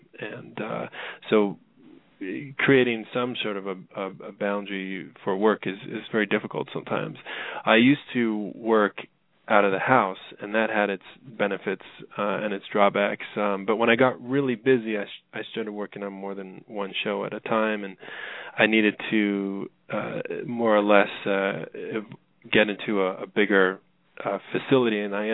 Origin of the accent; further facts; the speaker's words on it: Toronto, Ontario, Canada; moved away as an adult; now in Los Angeles, United States; in Los Angeles in Toluca Lake. And I've been here 10 years. I moved down to Los Angeles from my hometown of Toronto in 2001.